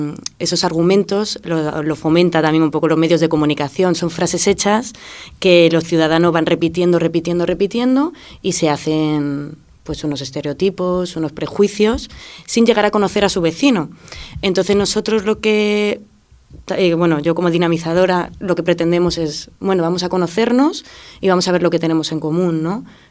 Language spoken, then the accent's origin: Spanish; Madrid, Community of Madrid, Spain; soy de Madrid de toda la vida, mis padres son españoles y yo soy española